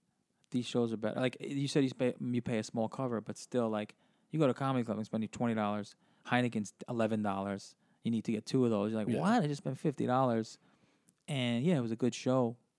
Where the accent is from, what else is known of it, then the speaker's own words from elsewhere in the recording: Brooklyn, New York, United States; Because we're from Brooklyn, born and raised, so we want to. You know, that's who we are, and then throw the little Latin twist on it.